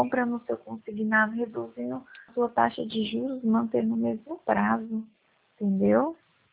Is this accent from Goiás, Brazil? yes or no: yes; Goiânia, Goiás, Brazil; Eu sou de Goiânia.